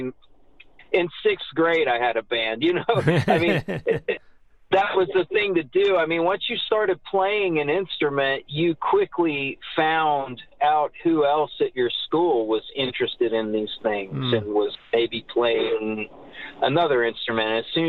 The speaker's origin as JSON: {"language": "English", "region": "Ohio", "country": "United States", "tie": "born or raised there", "said": "Okay, well, I was born just outside of Columbus, Ohio, in a place called Circleville, Ohio. You know, I lived there until I was about five, and then we moved out to the country in rural Ohio, and then back in to the suburbs in high school age."}